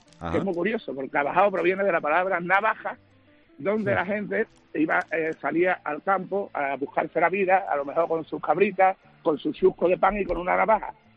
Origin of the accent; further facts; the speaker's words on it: Bornos, Andalusia, Spain; yo soy de Bornos. Bornos es la entrada a la Sierra de Cádiz. Ah, es un pueblo maravilloso.